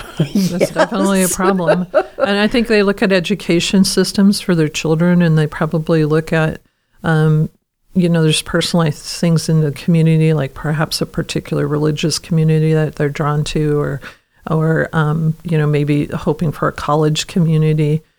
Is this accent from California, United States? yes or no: yes; California, United States; I grew up in the Bay Area.